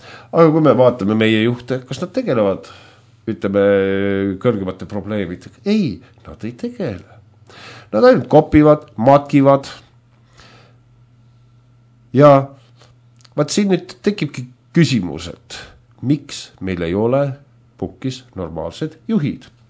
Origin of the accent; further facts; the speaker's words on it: Vormsi, Lääne County, Estonia; Kuna ma ise olen Vormsilt